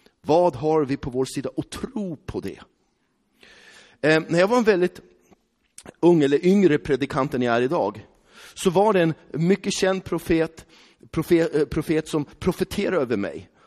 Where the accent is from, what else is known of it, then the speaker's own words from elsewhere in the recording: Västerås, Västmanland County, Sweden; Då tänkte inte jag så här, jag kommer från Västerås.